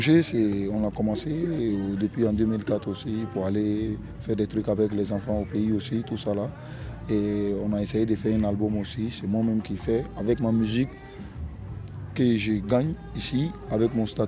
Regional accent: Côte d’Ivoire; born there; je suis né en Côte d'Ivoire et je suis d'une famille de griots.

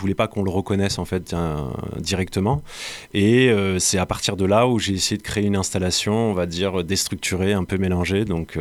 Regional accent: Le Havre, Normandy, France; now in Montpellier, France; donc photographe plasticien. Mm-hmm. Je suis originaire du Havre.

